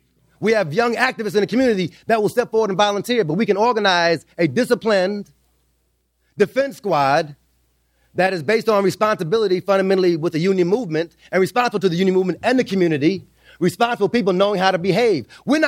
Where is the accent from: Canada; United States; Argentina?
United States; Los Angeles, California; I was raised in Los Angeles.